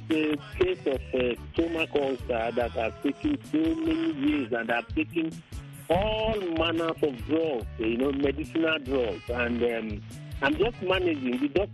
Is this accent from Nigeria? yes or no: yes; Nigeria; now in Ireland; Yes, I was invited from Nigeria on a cultural integration.